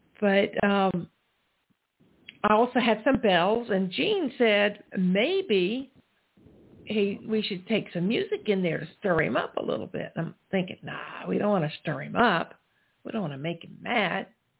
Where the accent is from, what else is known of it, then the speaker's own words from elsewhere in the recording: South Carolina, United States; which came from my hometown church in South Carolina.